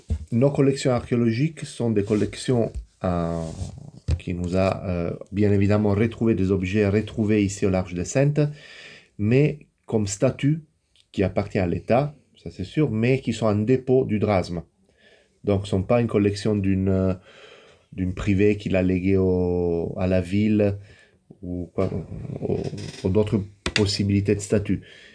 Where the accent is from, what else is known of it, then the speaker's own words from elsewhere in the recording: Italy; French is a second language; now in France; je suis italien, pas seulement d'origine, mais véritablement italien.